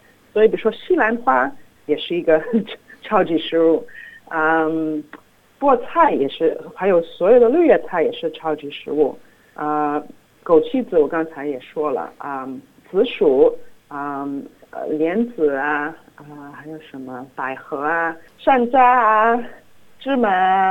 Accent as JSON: {"language": "Chinese", "country": "China", "said": "为什么我们中国人就糖尿病啊"}